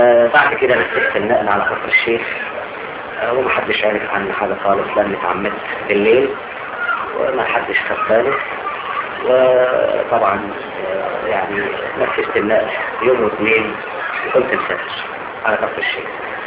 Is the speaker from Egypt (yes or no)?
yes; Egypt; طبعا عارفين ان انا مصري